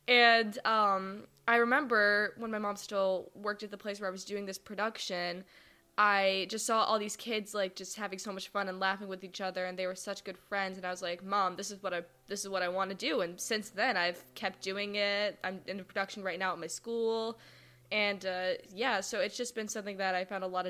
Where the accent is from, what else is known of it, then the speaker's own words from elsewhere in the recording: Cleveland, Ohio, United States; I turned 16 in February, but and I'm from Cleveland, Ohio.